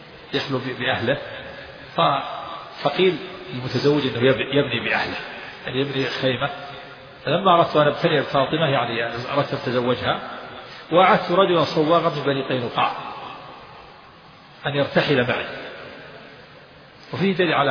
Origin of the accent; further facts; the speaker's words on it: Najd, Saudi Arabia; نحن عندنا في نجد تسقف البيوت بالخشب ويوضع الجريد